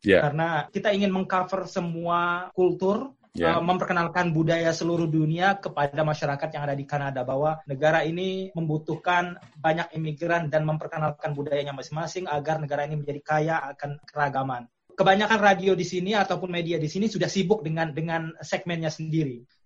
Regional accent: Indonesia; moved away; ketika saya bilang saya dari Indonesia, show us something Indonesian.

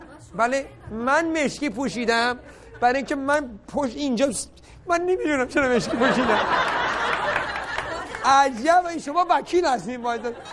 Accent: Iran; ما ایرانی هستیم

